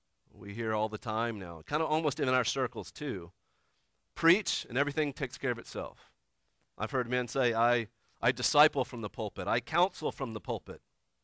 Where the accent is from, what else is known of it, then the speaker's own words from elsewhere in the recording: Alabama, United States; I'm from Alabama, we're in West Virginia